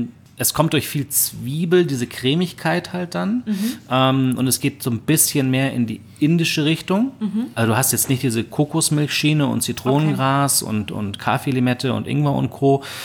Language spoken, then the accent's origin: German; Germany; und wir natürlich auch als Deutsche ja schon eher gewohnt sind, dass der Salzgehalt ein bisschen höher ist, siehe unser täglich Brot